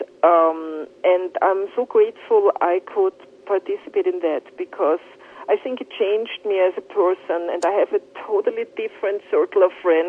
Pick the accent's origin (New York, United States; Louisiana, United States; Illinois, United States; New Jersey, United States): New York, United States; New York City; this is my hometown and I've lived here for 20 years